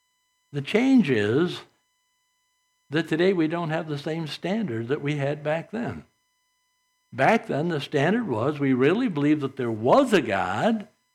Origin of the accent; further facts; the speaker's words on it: Saginaw, Michigan, United States; also born or lived in St. Charles; when I grew up in Saginaw, nobody, and even in St. Charles, nobody was doing any of that kind of stuff.